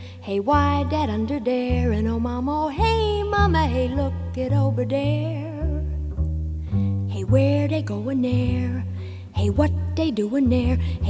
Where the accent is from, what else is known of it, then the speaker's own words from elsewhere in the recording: Detroit, Michigan, United States; born there; Well, I was born in Detroit, Michigan, back in 19.